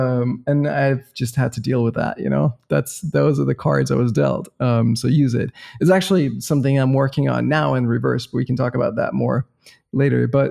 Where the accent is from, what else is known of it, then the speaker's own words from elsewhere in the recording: Copenhagen, Capital Region of Denmark, Denmark; So we're from the same city. We're both from Copenhagen.